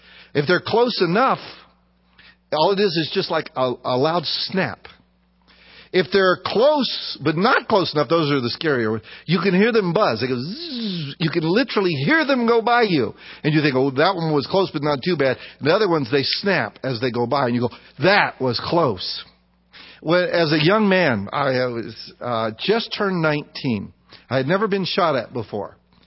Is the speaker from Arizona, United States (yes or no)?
yes; Arizona, United States; I come from Arizona and man, it's hot here in Thailand.